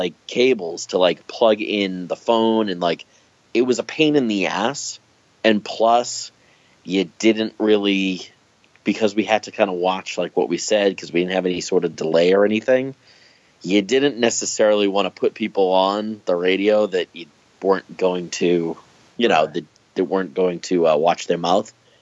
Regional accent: New York, United States; I know you don't necessarily care for me because I'm from New York

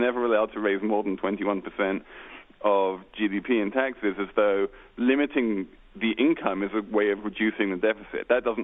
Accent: United Kingdom; And all you need to do is look at my home country of the UK, which eliminated mortgage interest tax deductions about 10 years ago

